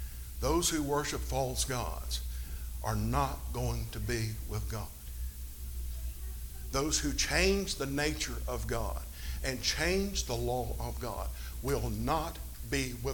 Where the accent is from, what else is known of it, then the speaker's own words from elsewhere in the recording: Alabama, United States; You know, I'm from Alabama, if y'all couldn't tell by now. All right, I came from North Alabama.